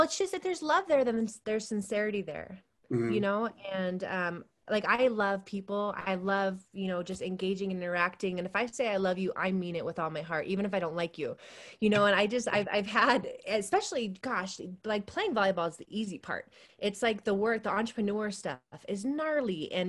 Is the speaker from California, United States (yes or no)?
yes; Saratoga, California, United States; I'm from Saratoga. I'm from like a bubble in a bubble.